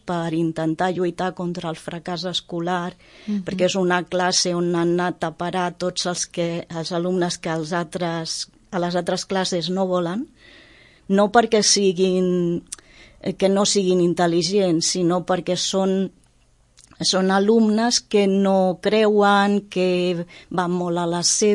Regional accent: Roses, Catalonia, Spain; jo sóc de Roses, vaig néixer, me vaig criar en una casa davant del mar, al costat del far. Per mi el mar ho era tot, ho era tot. Llavors, quan amb 12 anys vam anar a viure a lo que era el poble

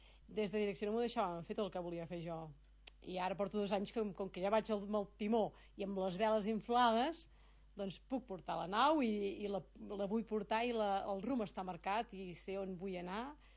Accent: Catalonia, Spain; L'enyoraré molt, perquè jo vinc del Ripollès, enyoro també les muntanyes, m'encanten les muntanyes i el meu poble del Ripollès.

